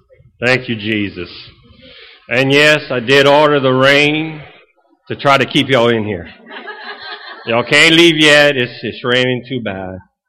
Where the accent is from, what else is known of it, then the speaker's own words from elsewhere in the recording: Kaplan, Louisiana, United States; I'm from Kaplan.